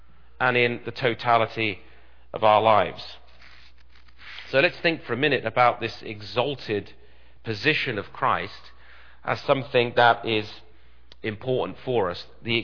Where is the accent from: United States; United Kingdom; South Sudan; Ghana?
United Kingdom; now in Canada; I'm taking an oath to Queen Elizabeth II, which was really just a reaffirmation for me as a Brit.